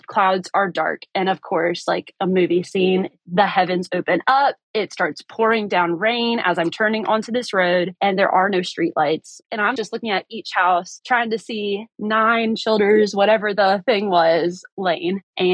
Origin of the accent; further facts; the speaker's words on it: Virginia, United States; So I'm from Northern Virginia, and there's Virginia, and there's Northern Virginia. So we're like the 30 minutes outside of DC, and yes, it's more metropolitan.